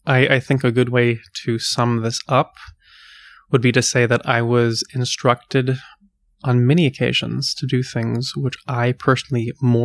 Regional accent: Seattle, Washington, United States; also born or lived in Pennsylvania; I grew up as a kid in Pennsylvania, and then for the rest of it in the Seattle area.

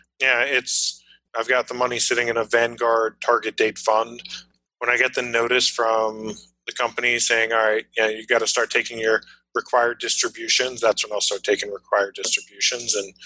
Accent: New York, United States; moved away; You know, I was from New York when I left 18 years ago.

